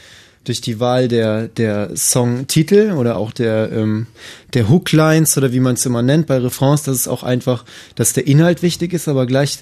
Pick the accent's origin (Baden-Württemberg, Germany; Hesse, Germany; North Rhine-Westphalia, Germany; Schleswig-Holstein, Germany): North Rhine-Westphalia, Germany; Cologne; now in Berlin, Germany; Oh, richtig. Also